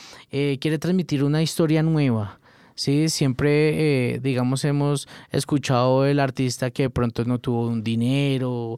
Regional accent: Silvania, Cundinamarca, Colombia; also born or lived in Bogotá; Sí, de toda mi familia es de Silvania. O sea, nací en Bogotá, pero mi niñez estuvo en Silvania, Cundinamarca.

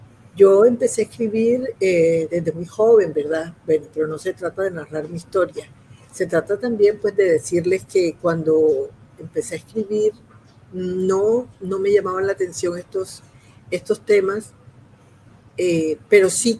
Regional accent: Majagual, Sucre, Colombia; Era yo muy joven en mi pueblo, en Majagual, en un pueblo apartado de Sucre, de La Mojana, que en estos momentos está inundado.

